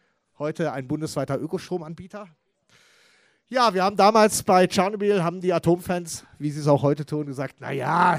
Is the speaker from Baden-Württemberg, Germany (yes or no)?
yes; Schönau im Schwarzwald, Baden-Württemberg, Germany; Ich komme aus dem Südschwarzwald, aus Schönau im Schwarzwald.